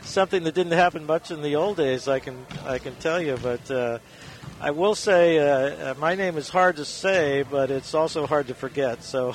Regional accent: Oregon, United States; now in Napa, United States; We moved down here from Oregon in 1963

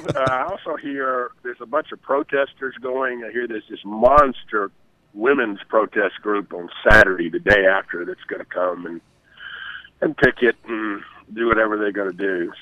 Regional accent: Atlanta, Georgia, United States; I grew up in Atlanta, have great respect for him.

